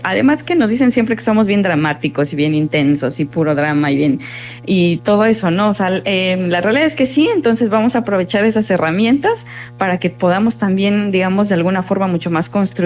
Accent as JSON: {"language": "Spanish", "region": "Mexico City", "country": "Mexico", "lives_now": "Puerto Vallarta, Mexico", "said": "yo llegué a Vallarta hace 8 años, yo soy chilanga, o fui chilanga"}